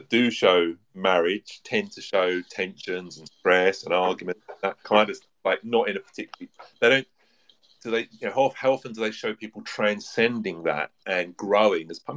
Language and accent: English; United Kingdom; I'm British